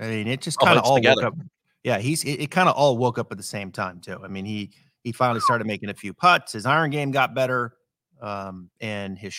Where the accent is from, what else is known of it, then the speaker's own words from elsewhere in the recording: Kellogg, Idaho, United States; I grew up in Kellogg, which is just over the mountain pass.